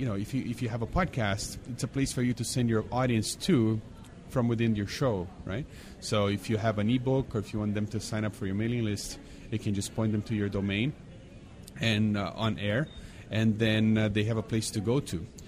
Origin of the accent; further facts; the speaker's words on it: Brazil; when I was growing up in Brazil, Everybody drove a VW Bug.